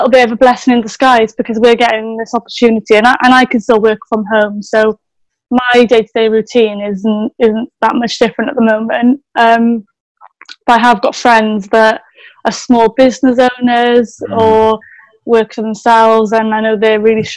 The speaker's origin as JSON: {"language": "English", "region": "Wales", "country": "United Kingdom", "said": "I'm from Wales."}